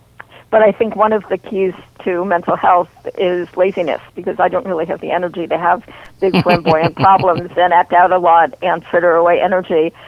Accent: New York, United States; also born or lived in Southern California; No, I grew up in New York.

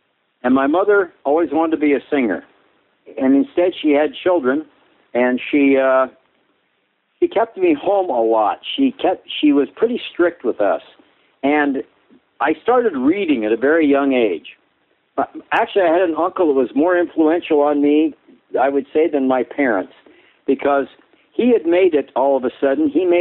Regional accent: South Dakota, United States; I grew up in South Dakota. I grew up in the grocery business, and then in the movie theater business, then supermarkets, and then ranching.

